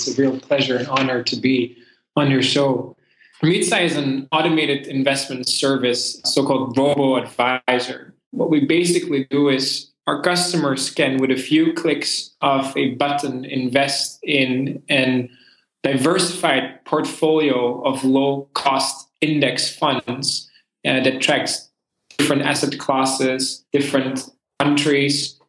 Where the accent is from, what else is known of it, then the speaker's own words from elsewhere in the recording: Belgium; also born or lived in Hong Kong / China; My background, I'm originally from Belgium